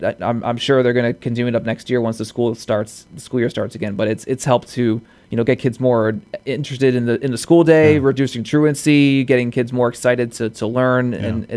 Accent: Pittsfield, United States; also born or lived in Rochester, New York; So yeah, I grew up here in Pittsfield. You know, graduated from PHS and went off, you know, to college for 5 years out in Rochester, New York.

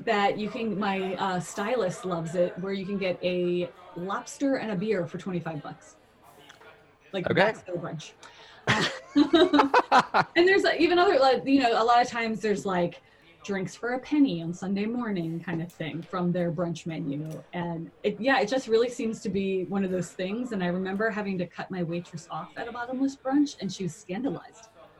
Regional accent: Philadelphia, Pennsylvania, United States; I'm originally from Philadelphia

